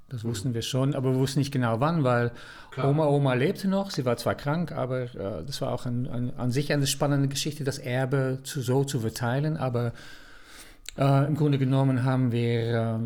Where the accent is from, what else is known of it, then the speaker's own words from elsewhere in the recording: Netherlands; German is a second language; ich bin gebürtig Niederländer, das ist immer mal wichtig vorab zu sagen